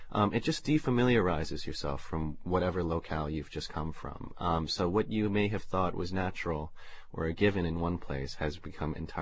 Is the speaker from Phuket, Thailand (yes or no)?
no; Bangkok, Thailand; as a child, I had always wondered, growing up in Bangkok, what it was that all these foreigners were coming to see.